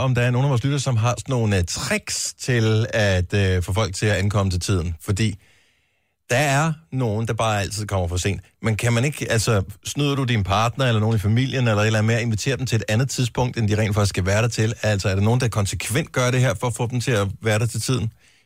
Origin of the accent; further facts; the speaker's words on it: Esbjerg, Region of Southern Denmark, Denmark; born there; I Esbjerg. Min fødeby.